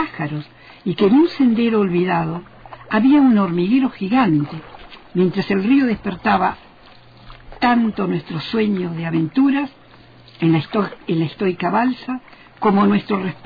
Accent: Argentina; Hasta rogué encontrarlo para pedirle perdón, como argentina.

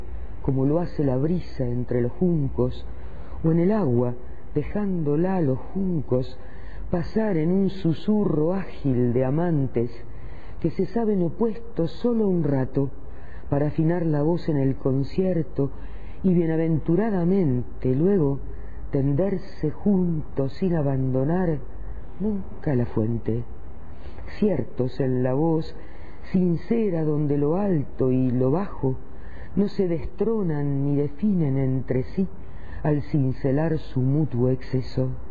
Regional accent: Argentina; soy una poeta argentina. Aquí estoy en Madrid

